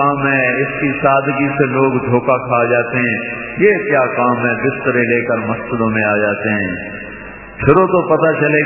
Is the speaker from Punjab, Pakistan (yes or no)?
yes; Kalamba, Punjab, Pakistan; پچھلے دنوں میرے گاؤں میں کلمبا ضلع خانیوال ناچنے والے اور ناچنے والیاں تین دن لگانے کے لیے آئے ہوئے تھے.